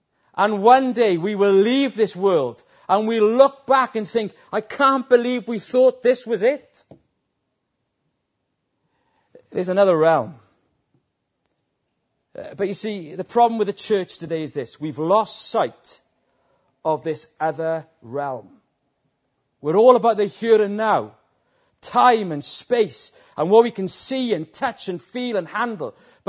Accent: Beaufort, Wales, United Kingdom; I'm Welsh. I was brought up in a village called Beaufort, in the shadow of a town called Ebervale. And in this village where I grew up in a terraced house on one of the back streets of that village.

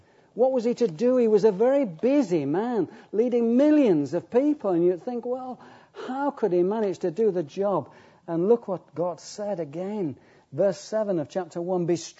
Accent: Yorkshire and the Humber, United Kingdom; You know, as a Yorkshireman, I'd have said, right, Lord, let me stand out.

